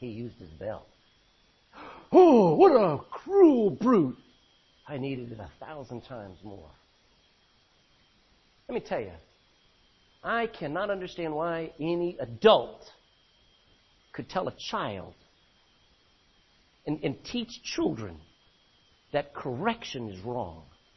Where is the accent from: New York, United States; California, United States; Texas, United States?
Texas, United States; See, we're from Texas, okay? So we talk that way.